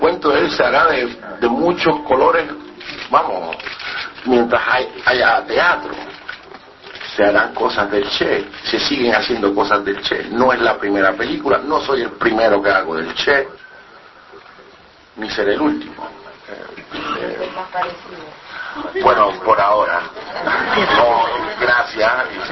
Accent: Puerto Rico; cuando yo estaba creciendo en Puerto Rico no se jugaba mucho el fútbol

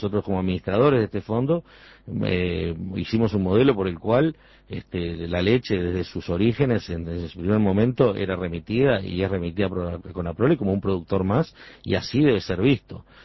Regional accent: Uruguay; nosotros yo creo que nosotros somos uruguayos

